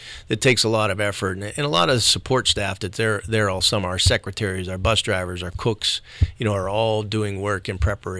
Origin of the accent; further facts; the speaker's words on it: Struthers, Ohio, United States; now in Marion, United States; growing up in Youngstown and specifically Struthers